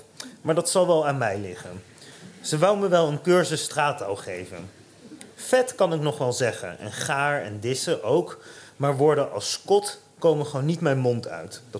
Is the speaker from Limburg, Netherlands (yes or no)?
no; Utrecht, Netherlands; now in Amsterdam, Netherlands; Ik was net naar Amsterdam verhuisd. Ik kom eigenlijk uit Utrecht. En ik wou weg uit Utrecht omdat ik het gevoel had dat Utrecht te klein voor mij was.